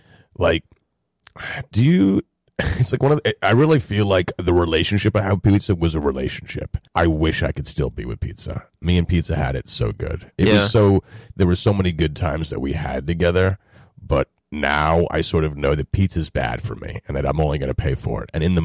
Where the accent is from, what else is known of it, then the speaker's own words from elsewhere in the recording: Brooklyn, New York, United States; I used to eat pizza growing up in Brooklyn every day.